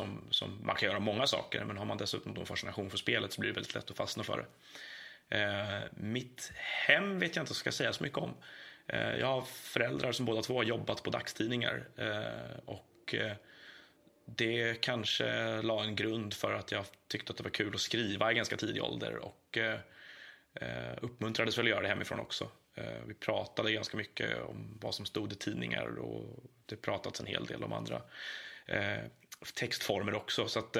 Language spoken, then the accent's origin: Swedish; Stockholm, Stockholm County, Sweden; Jag är uppvuxen i Stockholm, bodde på Södermalm och på ute i Nacka och på Lidingö, och slutligen när jag var ganska liten flyttade vi till Gärdet där jag har vuxit upp.